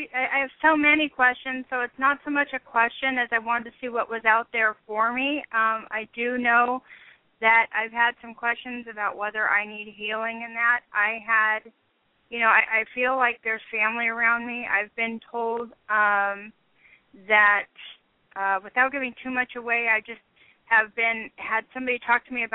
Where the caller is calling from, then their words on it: San Diego, California, United States; I'm calling from San Diego area.